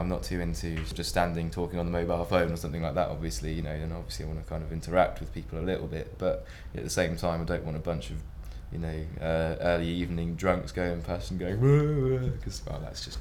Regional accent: Buckingham, South East England, United Kingdom; I grew up in Buckingham near Milton Keynes

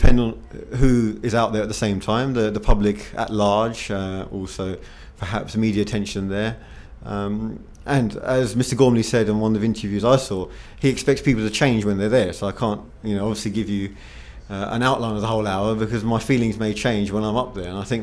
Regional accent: United Kingdom; But to me, as a British person, as someone who enjoys London

